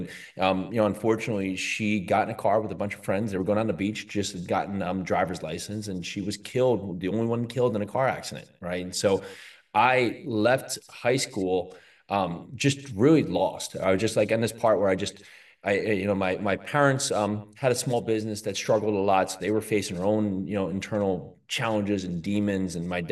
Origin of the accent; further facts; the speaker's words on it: New Jersey, United States; I grew up in New Jersey, and, you know, during my formative years